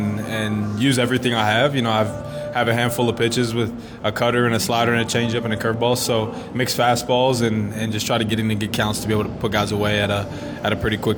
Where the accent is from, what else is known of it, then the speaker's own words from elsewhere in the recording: Ashburn, Virginia, United States; also born or lived in Leesburg; Yeah, I grew up in Northern Virginia, born in Leesburg, Virginia. Grew up in Ashburn, Virginia. Lived there for 18 years.